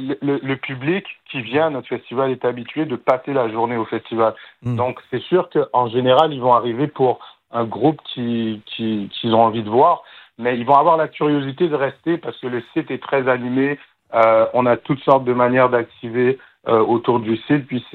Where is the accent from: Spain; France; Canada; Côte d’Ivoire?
Canada; Montreal, Quebec; moi, je suis un Montréalais, j'ai grandi ici, je suis né ici.